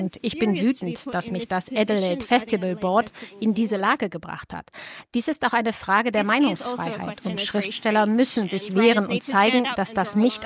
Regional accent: Palestine; Egal, was wir hier als Palästinenser durchmachen

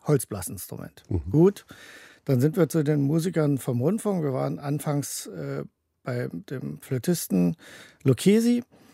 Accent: Weimar, Thuringia, Germany; also born or lived in Dresden; geboren bin ich in Dresden, habe dort aber das Leben noch nicht bewusst wahrgenommen. Wir sind dann, weil mein Vater die Stelle als Kapellmeister in Weimar bekam, nach Weimar gezogen. Dort habe ich dann meine, wie heute würde man sagen, Grundschulzeit absolviert.

